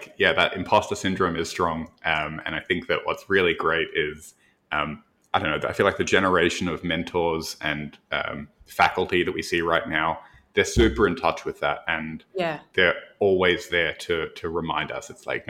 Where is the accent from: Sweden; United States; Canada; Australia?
Australia; I'm Australian and I'm a scientist